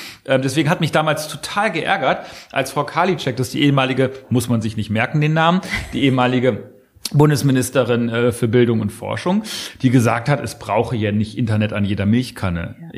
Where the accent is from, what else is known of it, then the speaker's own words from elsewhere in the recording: Lower Saxony, Germany; ich komme ja aus Niedersachsen, das ist ein wichtiges Agrarland in Deutschland. In meiner Region, dem Oldenburger Land, ist die Land- und Ernährungswirtschaft der Wirtschaftszweig Nummer 1.